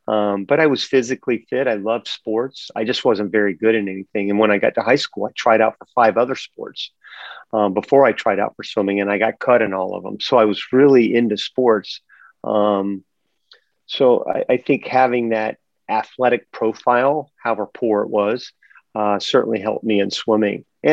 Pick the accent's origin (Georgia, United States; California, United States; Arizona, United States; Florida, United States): Florida, United States; Winter Haven; I grew up in Winter Haven, Florida, which is right in the middle of the state. And my hometown is about 70% water.